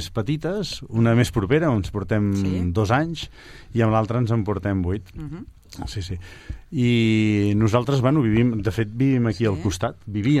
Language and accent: Catalan; Sabadell, Catalonia, Spain; born there; soc nascut a Sabadell... i de pares també d'aquí. Mentida, de pare de Sabadell i de mare emigrant de valenciana.